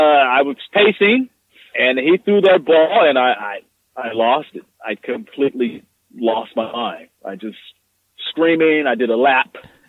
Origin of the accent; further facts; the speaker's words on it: Denver, Colorado, United States; And even, yes, I'm from Denver.